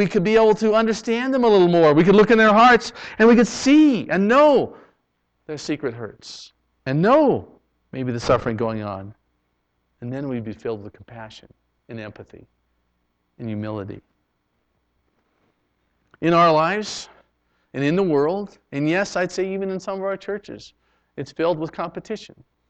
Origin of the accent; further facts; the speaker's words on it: Canada; growing up in Canada, it was always like that was the social thing.